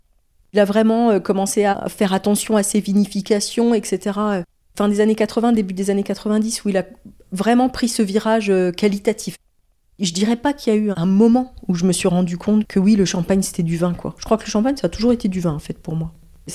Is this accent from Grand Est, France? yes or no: yes; Avize, Grand Est, France; J'ai grandi ici, j'ai grandi à Avize. Je suis allée à l'école à Avize, je suis allée au collège à Avize, je suis allée au lycée à Épernay, je suis allée à la fac à Reims.